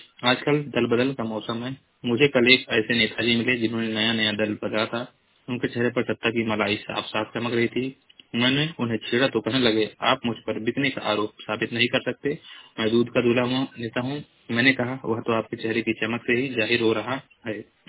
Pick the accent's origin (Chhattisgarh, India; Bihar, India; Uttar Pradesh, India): Uttar Pradesh, India; मैं जिला महाराजगंज का निवासी हूँ।